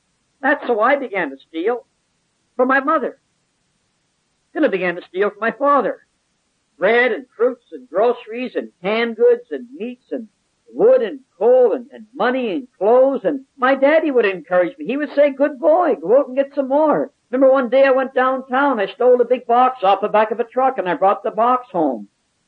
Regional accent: Halifax, Nova Scotia, Canada; born there; I was born in Halifax, Nova Scotia in 1930.

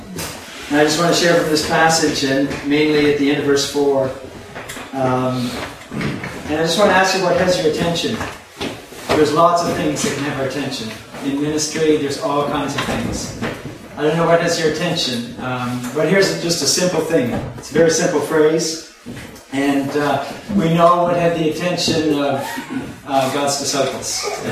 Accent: Margaree Valley, Nova Scotia, Canada; I'm from Margaree Valley. And Tracy and I and our family have been there for the last 12 years.

